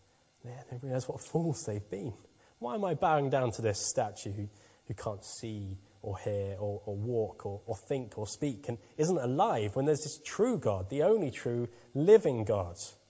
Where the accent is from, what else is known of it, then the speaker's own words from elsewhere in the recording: London, United Kingdom; I grew up in London